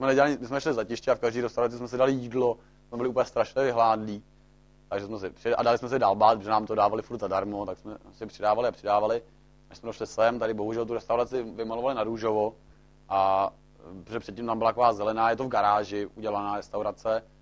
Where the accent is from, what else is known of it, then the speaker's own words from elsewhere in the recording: Bohemia, Czechia; A pak nějak zjistili, že jsme z Čech